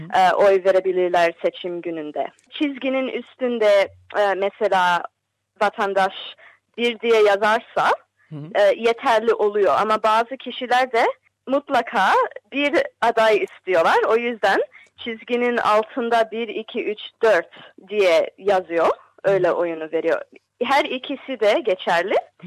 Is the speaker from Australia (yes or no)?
yes; Bonnyrigg, New South Wales, Australia; ben Fairfield District Hastanesi'nde doğdum. Bonnerig'de yaşıyorum ama ömür boyu, hani 28 senedir Bonnerig'de yaşıyorum. O da Fairfield City bölgesinin içinde kalıyor.